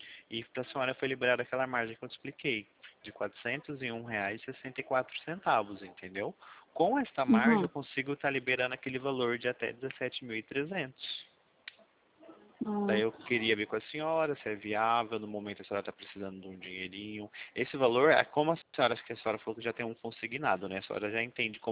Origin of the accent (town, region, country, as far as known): Presidente Prudente, São Paulo, Brazil